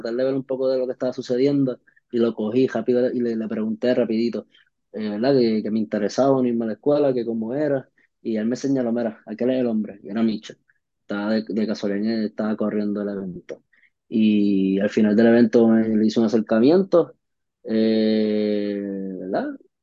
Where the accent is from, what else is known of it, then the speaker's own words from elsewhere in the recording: Arroyo, Puerto Rico; now in Ponce, Puerto Rico; la primera vez fue yo de niño allá en el pueblo, en mi pueblo, en Arroyo, en una cancha cerquita de donde, ¿verdad? Donde vivo, donde crecí y donde vivía, ¿verdad? Porque actualmente estoy en Ponce